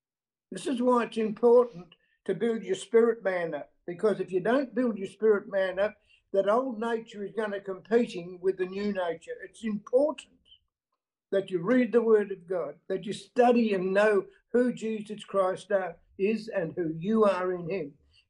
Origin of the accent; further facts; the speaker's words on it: Western Australia, Australia; from Western Australia. I'm still in Western Australia.